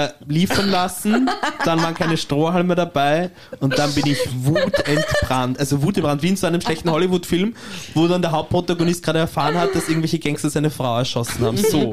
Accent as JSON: {"language": "German", "country": "Austria", "said": "Als Österreicher, ich liebe unser Land."}